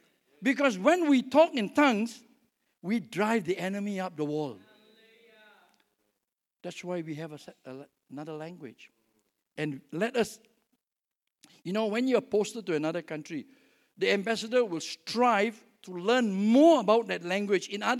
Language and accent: English; Singapore; I speak more than one language because from where I come from Singapore. And we have to speak English, we have to learn Malay, and we have to learn Mandarin. So I don't speak Mandarin, I speak Malay, I speak a little bit of Greek and a little bit of Arabic.